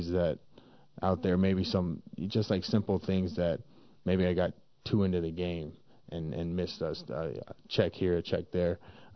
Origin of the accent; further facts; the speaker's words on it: Tennessee, United States; It's actually the closest game to my house. I'm from Tennessee, so I think it's like a six-hour drive.